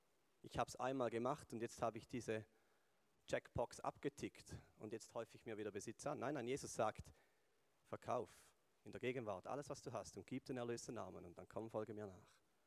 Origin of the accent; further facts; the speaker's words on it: Switzerland; gehören wir als Schweizer zu den privilegierten 1% der Top-Reichen.